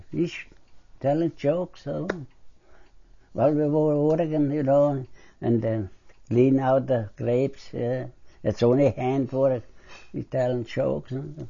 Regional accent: Germany; English is a second language; I come only 4 miles from the Rhine.

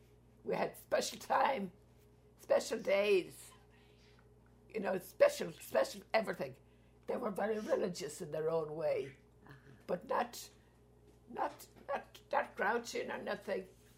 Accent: Ireland; And I grew up there. Uh-huh. As a child or as a baby, I was born in Ireland, right there, uh-huh. in the country.

